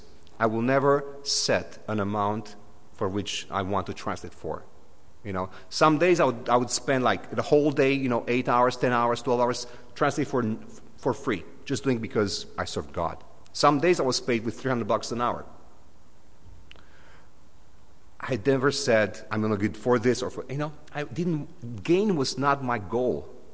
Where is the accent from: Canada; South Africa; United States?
Canada; we don't speak about this because we're Canadian and we're nice.